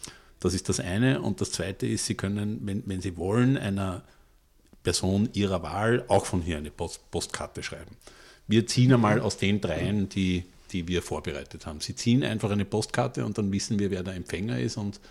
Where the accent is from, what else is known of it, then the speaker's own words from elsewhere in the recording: Altlengbach, Lower Austria, Austria; Die sind aus Altlenkbach, wo ich herkomme.